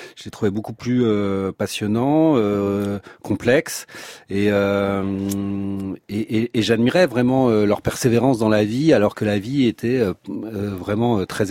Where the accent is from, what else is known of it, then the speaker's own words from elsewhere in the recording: France; quitte à venir en tant que français